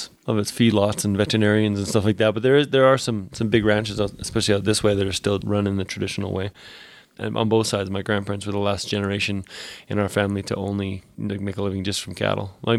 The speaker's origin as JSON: {"language": "English", "region": "Alberta", "country": "Canada", "said": "I'm from Alberta, Canada, which is just north of Montana."}